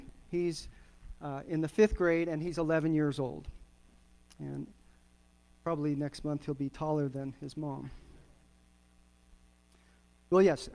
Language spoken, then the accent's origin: English; Alaska, United States; I was born and raised in Alaska.